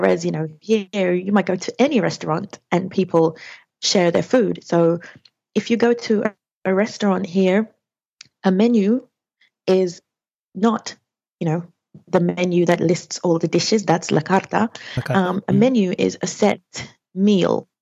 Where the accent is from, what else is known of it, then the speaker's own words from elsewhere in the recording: England, United Kingdom; you speak Spanish really well for an English person